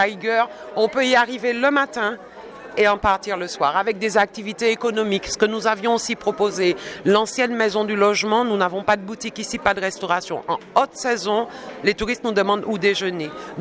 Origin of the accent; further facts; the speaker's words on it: Martinique, France; Et je m'interroge profondément en tant que Martiniquaise